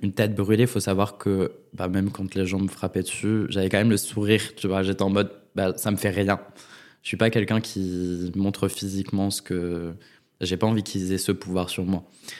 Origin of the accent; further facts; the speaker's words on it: Grand Est, France; j'étais dans le collège près de chez moi, en Lorraine.